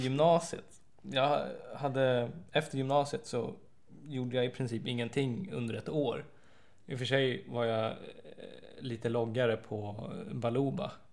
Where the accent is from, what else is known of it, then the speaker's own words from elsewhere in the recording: Stockholm, Stockholm County, Sweden; Ja, precis. Jag kommer från Stockholm.